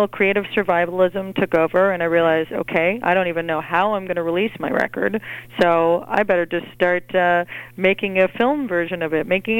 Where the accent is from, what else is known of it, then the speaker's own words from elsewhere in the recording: Montreal, Quebec, Canada; Well, to give you background, I grew up in Montreal, Canada